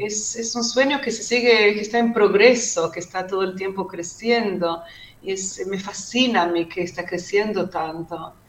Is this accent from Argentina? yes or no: yes; Argentina; now in Israel; yo soy la única que soy de Argentina